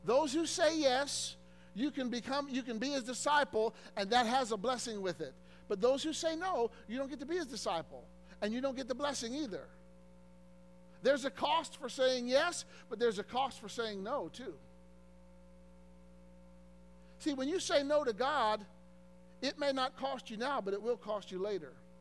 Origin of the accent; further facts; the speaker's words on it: Illinois, United States; moved away; You know, I'm from Illinois.